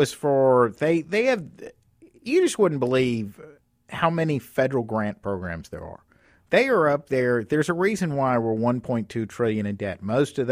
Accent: Mobile, Alabama, United States; they're going to start a twice daily rail service from Mobile, Alabama, which is my hometown, to New Orleans.

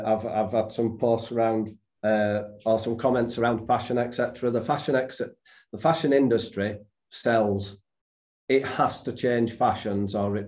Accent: Yorkshire and the Humber, United Kingdom; as a Yorkshireman

